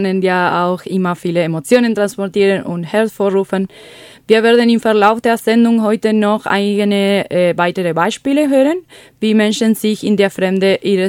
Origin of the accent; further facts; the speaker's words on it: Argentina; now in Germany; um mich meinem Heimatland in Argentinien näher zu fühlen.